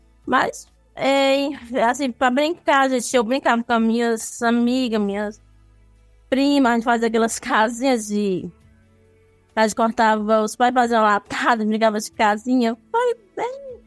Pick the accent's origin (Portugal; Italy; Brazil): Brazil; Pereiro; Nasci aqui mesmo, em Pereiros